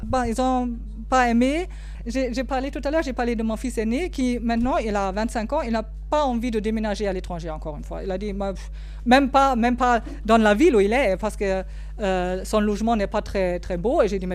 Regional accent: Germany; first language German; French is a second language; je viens de l'Allemagne, donc c'est mon chez-moi.

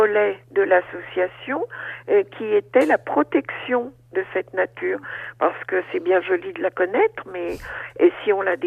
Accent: Paris, Île-de-France, France; je suis née à Paris et où j'ai vécu à Paris jusqu'à mon mariage.

